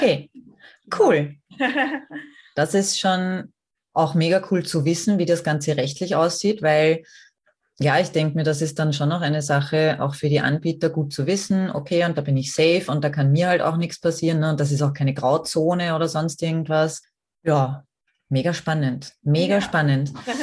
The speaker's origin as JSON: {"language": "German", "country": "Austria", "said": "oder auch bei uns in Österreich"}